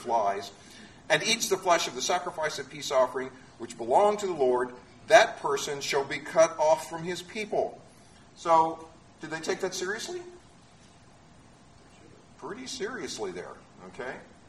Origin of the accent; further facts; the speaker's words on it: Florida, United States; We come from Florida.